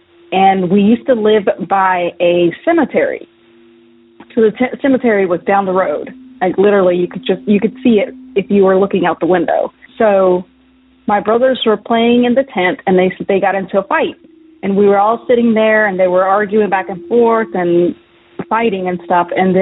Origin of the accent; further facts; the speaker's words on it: Georgia, United States; I am from Georgia. This story happened in a small town in Georgia when I was about 7 or 8.